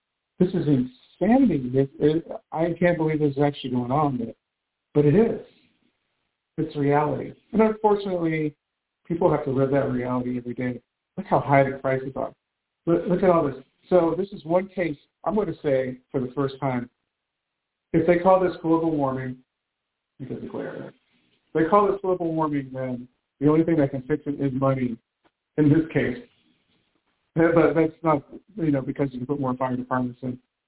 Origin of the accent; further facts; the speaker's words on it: California, United States; I'm kind of disappointed, but because it's my home state, but at the same time, the reality is California anti-people?